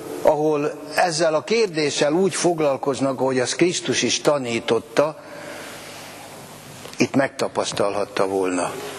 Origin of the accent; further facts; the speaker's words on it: Hungary; Magyarok vagyunk.